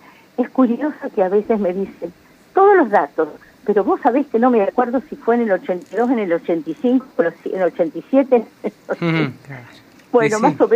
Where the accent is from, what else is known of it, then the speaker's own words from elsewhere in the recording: Realicó, La Pampa, Argentina; De aquí, de mi pueblo, de Realicó, sí.